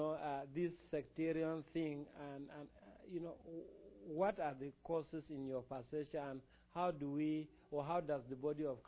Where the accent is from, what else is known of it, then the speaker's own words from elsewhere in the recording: Nigeria; I am from Africa, from Nigeria.